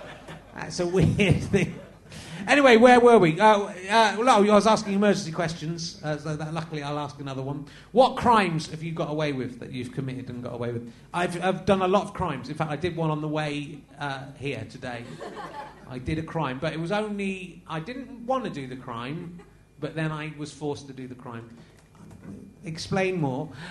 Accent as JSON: {"language": "English", "region": "South West England", "country": "United Kingdom", "tie": "born or raised there", "said": "But I grew up in Somerset"}